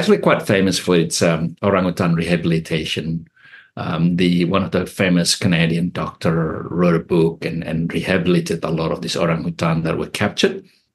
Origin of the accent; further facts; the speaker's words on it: Kalimantan, Indonesia; now in Sydney, Australia; it was actually quite beautiful growing up in Kalimantan because my house was